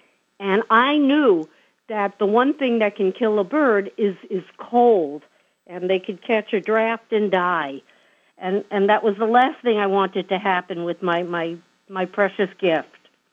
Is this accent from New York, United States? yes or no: yes; New York City, New York, United States; born there; also born or lived in Long Island; I was a New Yorker. I was born in New York City. I lived on Long Island for 32 years of my marriage, and here I was going to a new state, a new place, all alone.